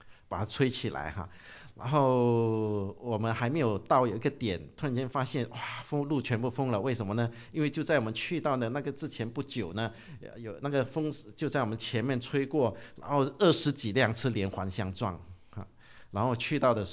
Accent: Brunei; 我从小到大我就很怕见光的哈。我们文莱那里

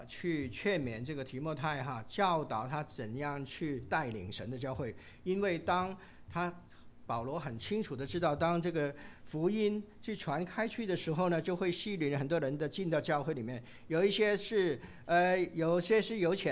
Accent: China; 就是特别呢，我们中国人有一句话哈，财大就气粗哈

